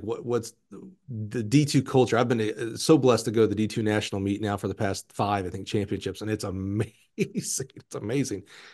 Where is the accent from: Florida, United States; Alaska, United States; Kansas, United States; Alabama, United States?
Alabama, United States; I always tell people I'm from Alabama, so my vocabulary is a little limited here, right?